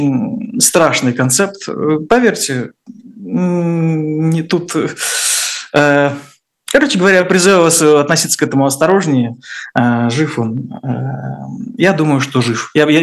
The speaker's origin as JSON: {"language": "Russian", "region": "Moscow", "country": "Russia", "tie": "born or raised there", "said": "я тоже из Москвы, я там, собственно, прожил, ну да, считай, всю жизнь я отъезжал иногда в разные города, но да, я вырос в ЦАО, в Найкиманке"}